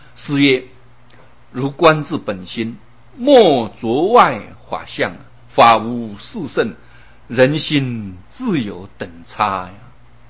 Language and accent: Chinese; Taiwan; 我们台湾话说急马爱矮啊